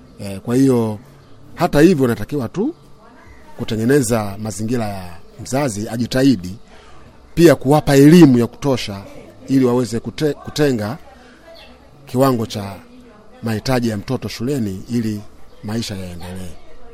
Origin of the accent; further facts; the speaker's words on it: Tandika, Dar es Salaam, Tanzania; natoka kata Taandika, mtaa wa Mingano.